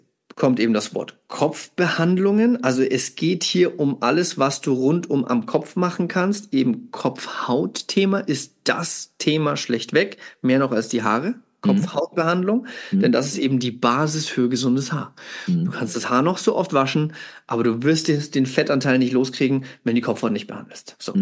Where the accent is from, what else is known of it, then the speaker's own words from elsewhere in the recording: Italy; ich bin ja Italiener